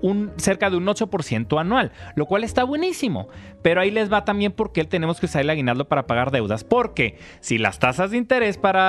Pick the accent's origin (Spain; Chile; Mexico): Mexico; como mexicanos